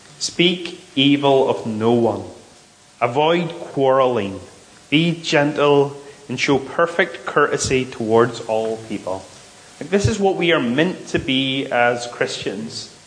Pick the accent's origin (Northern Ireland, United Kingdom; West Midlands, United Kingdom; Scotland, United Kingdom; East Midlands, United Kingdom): Northern Ireland, United Kingdom; we're Northern Irish and that's just the way we tend to be